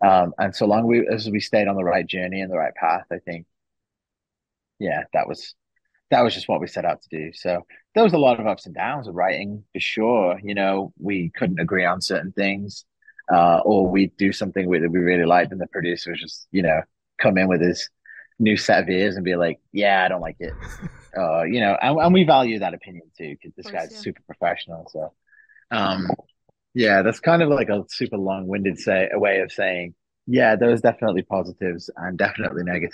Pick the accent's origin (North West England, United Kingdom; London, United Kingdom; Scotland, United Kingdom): North West England, United Kingdom; I grew up near Manchester in England, and I grew up with the Manchester music scene